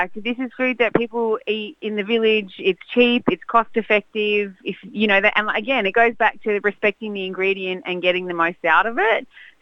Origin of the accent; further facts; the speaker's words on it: Adelaide, South Australia, Australia; born there; So I was born here in Australia, in Adelaide. Parents were both migrants from Lebanon, so they came here in the 70s.